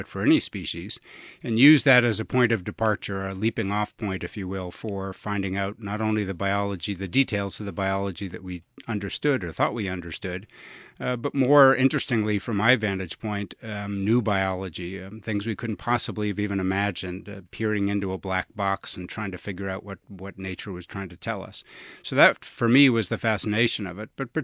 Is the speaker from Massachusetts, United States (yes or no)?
yes; Boston, Massachusetts, United States; as you know, in New England, there are people growing up in Boston who are lake people and look north, and there are, there's ocean people who look south, and we were one of those lake families.